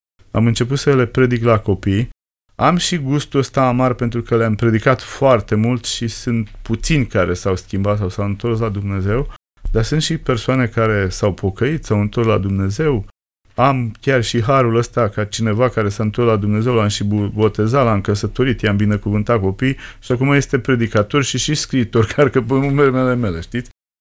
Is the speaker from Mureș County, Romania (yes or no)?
no; Boldești, Prahova, Romania; Din Boldești.